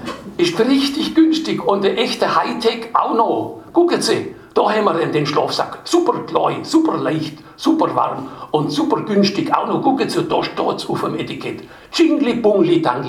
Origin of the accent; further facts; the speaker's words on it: Baden-Württemberg, Germany; Dann habe ich erst gemerkt, dass ich hier sozusagen ein Fremdling bin, ein Badener. Denn in Heidelberg hat niemand zu mir gesagt, du bist schon Badener. 30 Jahre lang habe ich das nicht gehört, du bist schon Badener.